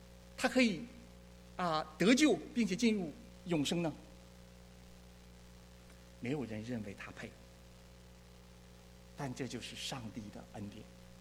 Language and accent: Chinese; China; now in United States; 我们从大陆来